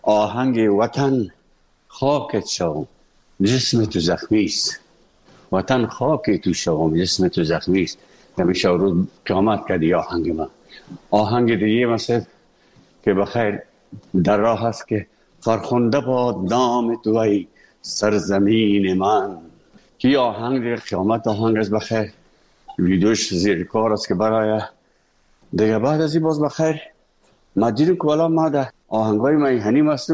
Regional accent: Afghanistan; moved away; وقتی که من از افغانستان بر آمدم

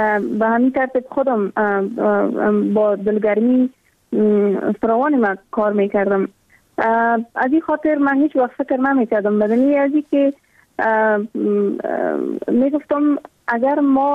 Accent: Afghanistan; ما هم مثل میلیون ها دختر دیگه در دامن جنگ بزرگ شدیم و در همون سیاترین سالایی که در تمام ولایت افغانستان دروازه‌های مکتب برای دخترها بسته بود.

